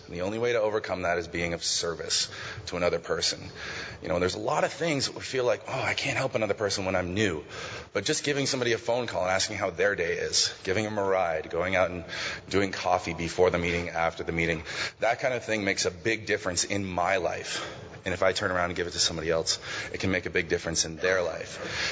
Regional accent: Boise, Idaho, United States; I'm an alcoholic from Boise, Idaho.

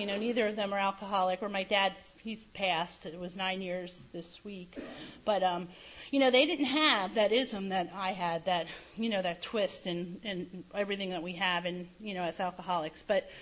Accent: New Jersey, United States; born there; And I was born in New Jersey. I came from a family that drank hard, and they played hard, worked hard

